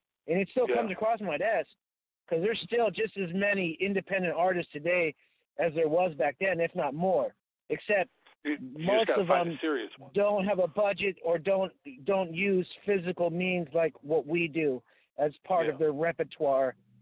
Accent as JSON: {"language": "English", "town": "Bay Area", "region": "California", "country": "United States", "said": "I'm from the Bay Area, but the further I go from the Bay, literally more people appreciate it"}